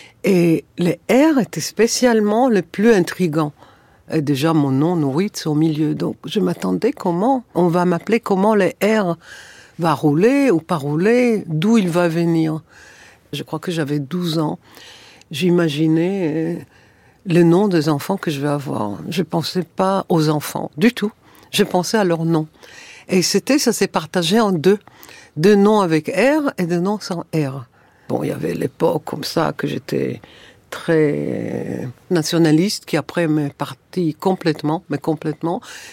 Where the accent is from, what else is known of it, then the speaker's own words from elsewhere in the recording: Tel Aviv, Tel Aviv District, Israel; Je suis née à Tel Aviv. Je peux raconter ses secrets, j'y suis née en 45.